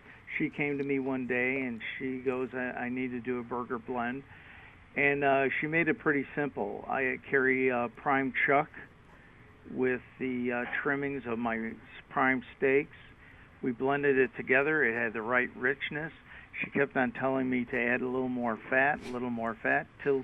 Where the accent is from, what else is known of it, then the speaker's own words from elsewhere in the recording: Chicago, Illinois, United States; because the first time I walked into Farmers Market, in 1977. I came from Chicago, and I didn't even know that I was going to own a butcher shop here